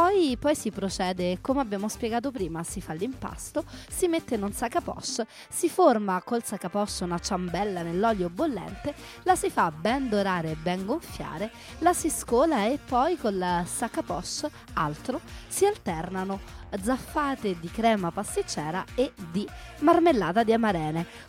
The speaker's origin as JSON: {"language": "Italian", "town": "Rome", "region": "Lazio", "country": "Italy", "said": "perché sono romana."}